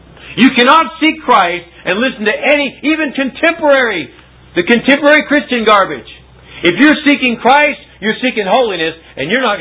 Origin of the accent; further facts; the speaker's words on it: Albuquerque, New Mexico, United States; I grew up in Albuquerque, New Mexico. I grew up in the rodeo, state fair, western wear, country music.